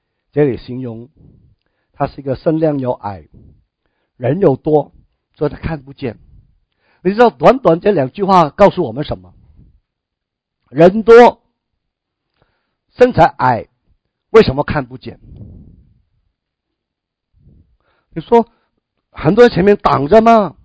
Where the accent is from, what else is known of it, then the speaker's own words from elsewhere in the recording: China; 就像我们中国被日本在侵略的时候，有很多中国人帮日本人来打我们中国人的时候